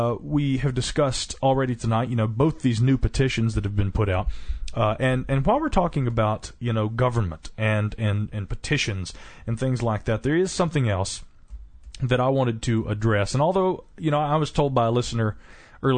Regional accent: the South, United States; accent: Southern; we ought to sound good on the air together because of your Southern accent and my Boston accent.

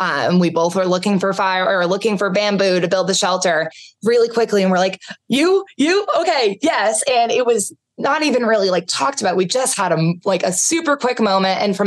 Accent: Boston, Massachusetts, United States; We're both from Boston area.

